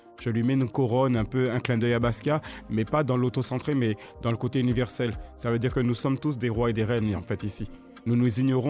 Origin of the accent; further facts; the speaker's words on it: France; mais moi j'ai grandi en France hexagonale.